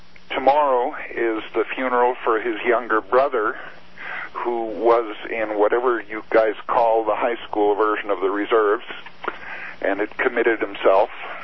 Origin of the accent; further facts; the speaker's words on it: Canada; because as I say, I'm a Canadian. I have no legal status in the U.S., so don't want any.